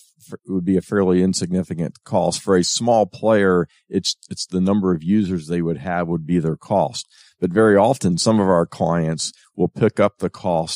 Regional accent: Atlanta, Georgia, United States; I was raised here in Atlanta. And went to high school here for a number of years before we moved away.

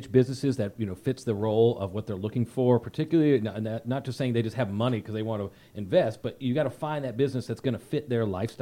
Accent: Brookhaven, Georgia, United States; I am a third generation Atlantan myself. My dad and granddad grew up in Decatur. I grew up over here in Brookhaven.

